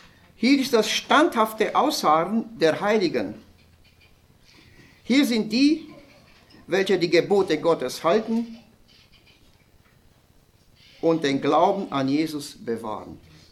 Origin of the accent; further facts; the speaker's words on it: Oberasbach, Bavaria, Germany; ich komme aus der Gemeinde Oberasbach.